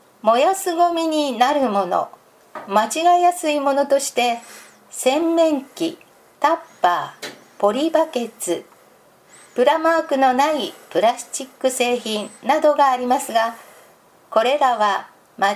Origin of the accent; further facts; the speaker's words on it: United States; now in Japan; 私の出身地では夏休みに親戚の家に泊まったり、祖父母の家に行ったりするのが普通でした。日本に来て一番驚いたのは、会社や仕事でも夏休みがあることを知ったことです。